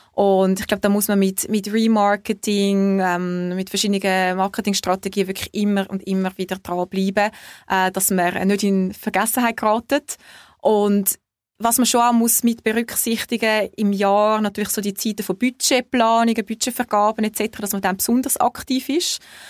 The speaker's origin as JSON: {"language": "German", "country": "Switzerland", "said": "als Schweizer"}